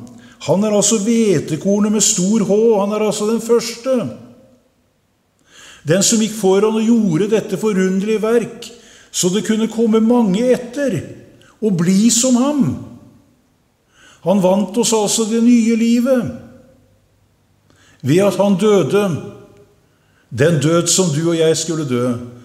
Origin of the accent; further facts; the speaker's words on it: Kragerø, Telemark, Norway; i Kragerø eller Sannidal, der jeg kommer fra